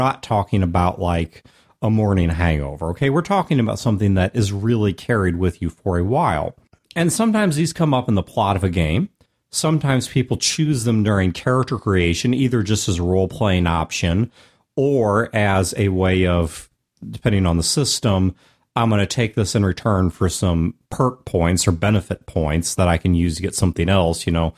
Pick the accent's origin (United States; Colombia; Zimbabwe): United States; accent: American; Now, if I said that in my American accent, or non-accent as it properly is understood, to another American